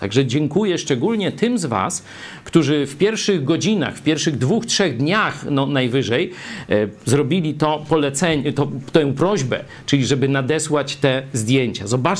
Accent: Lublin, Lublin Voivodeship, Poland; znamy te klimaty mniej więcej, też jesteśmy z Lublina

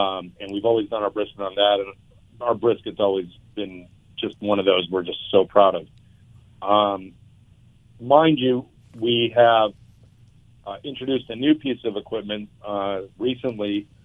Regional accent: California, United States; I grew up here in SoCal.

